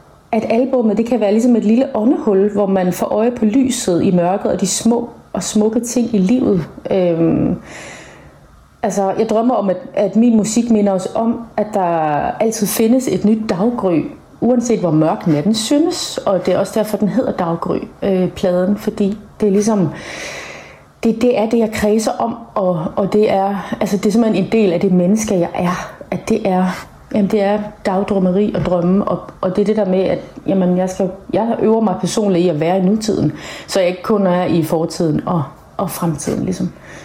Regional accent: Central Denmark Region, Denmark; Jeg er vokset op i Vestjylland med åbne vidder og masser af blæst.

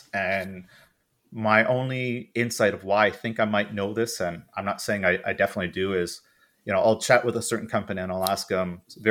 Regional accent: Canada; I'm from Canada and you're not used to things.

